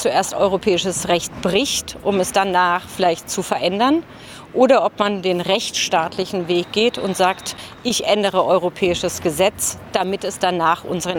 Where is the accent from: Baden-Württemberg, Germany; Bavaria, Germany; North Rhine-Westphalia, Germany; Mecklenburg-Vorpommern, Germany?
Baden-Württemberg, Germany; an der deutsch-französischen Grenze im Badischen liegt. Da, wo ich herkomme, das ist nicht der Ort, wo die Hauptfluchtrouten durchlaufen.